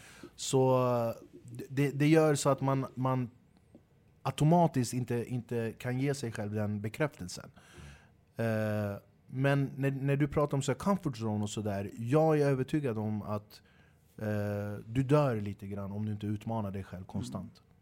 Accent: Flemingsberg, Stockholm County, Sweden; När jag växte upp i Flemsberg

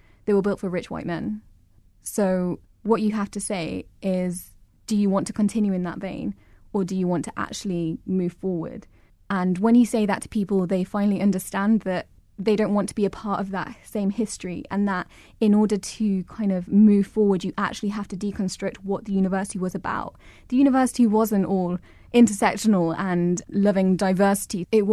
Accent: England, United Kingdom; Well, I would say that I'm English, and does that mean that my history is not to be learnt about?

